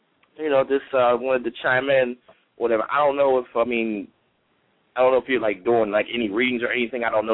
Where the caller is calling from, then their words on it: Philadelphia, Pennsylvania, United States; I'm calling from Pennsylvania, Philly.